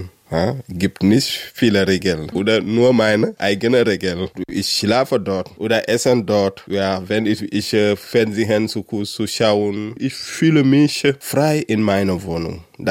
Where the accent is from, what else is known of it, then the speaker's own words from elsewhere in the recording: Senegal; German is a second language; Meine Familie, alles ist im Senegal. Manchmal auch, das ist normal. Ich vermisse auch die Familie. Ich vermisse mein Heimatland, wo ich war geboren, war erwachsen.